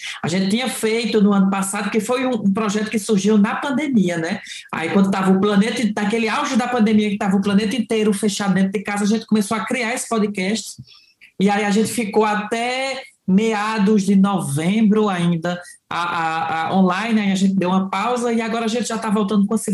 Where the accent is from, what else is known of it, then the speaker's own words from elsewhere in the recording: Ceará, Brazil; sou cearense, do Cariri cearense, no interior do Ceará.